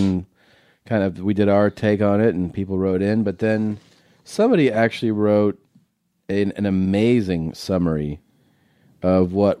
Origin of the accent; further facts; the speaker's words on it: Florida, United States; now in Fort Worth, United States; I currently reside in Fort Worth, Texas, but I am originally from Florida.